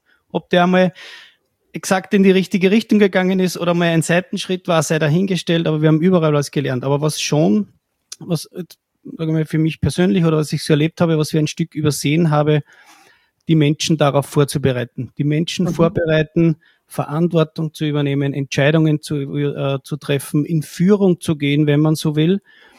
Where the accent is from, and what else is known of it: Austria